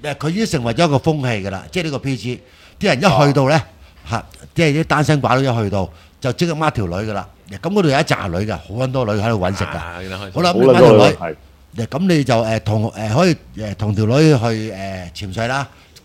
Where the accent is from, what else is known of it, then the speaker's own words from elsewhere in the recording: Hong Kong; 即係如果喺我哋香港人嚟嘅，起碼唔係咁遠啊。